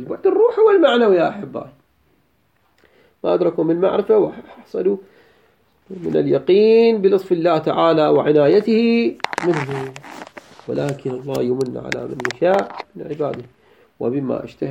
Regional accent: Iraq; هذا أنت عبالك بس عندنا بالعراق

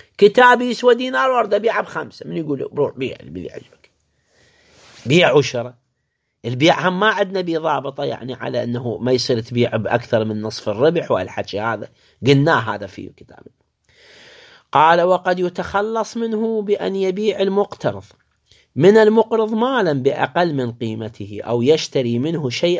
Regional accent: Iraq; عندنا بالعراق، بالعراق $100 يسموها ورقة

